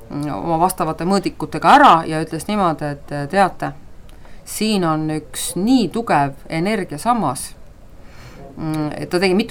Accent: Paide, Järva County, Estonia; ma hakkasin vaikselt siis rääkima, et ma olen Paidest.

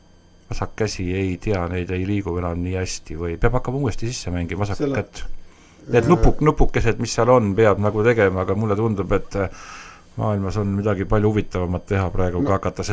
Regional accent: Järva County, Estonia; siis olen tagasi tulnud , nii et tegelikult ma olen ikka põline järvakas .

